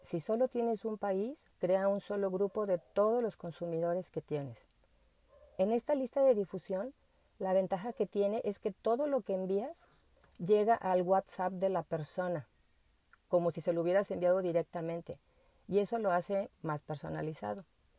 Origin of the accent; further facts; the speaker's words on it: Guadalajara, Jalisco, Mexico; de Guadalajara.